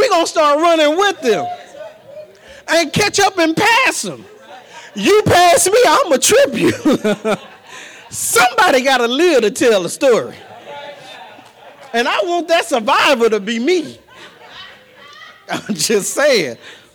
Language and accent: English; East St. Louis, Illinois, United States; Born and raised in East St. Louis and a little bit of Centerville in me.